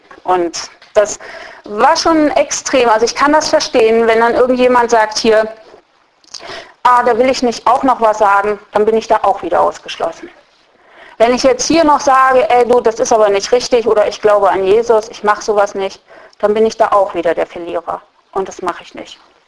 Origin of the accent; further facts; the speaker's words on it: Osnabrück, Lower Saxony, Germany; now in Eastern Saxony, Germany; Ich komme nun ursprünglich aus Osnabrück, in Sachsen habe ich auch nicht, in Ostsachsen, da wo ich jetzt wohne